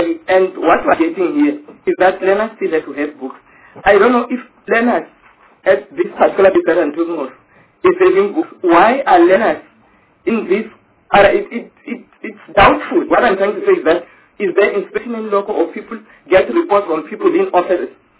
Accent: Limpopo, South Africa; I'm from Limpopo.

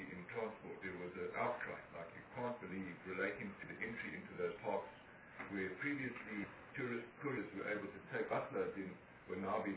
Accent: South Africa; we, as a South African, are creating a domain

